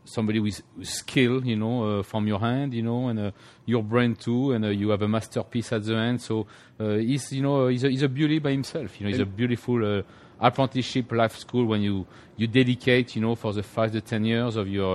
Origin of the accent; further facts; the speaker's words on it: North Carolina, United States; accent: South Carolina; On the border of South Carolina, so is where my accent from.